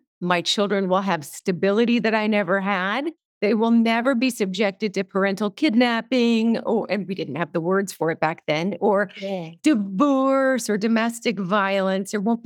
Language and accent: English; Alaska, United States; Sure, I would love to. I grew up in Alaska. When I was a small child, I always had this sense of, this is not really my home.